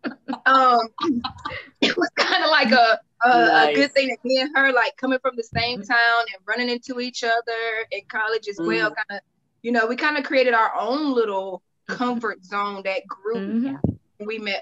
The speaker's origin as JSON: {"language": "English", "region": "the South", "country": "United States", "said": "And I'm like the rest of the girls, we're all from the South"}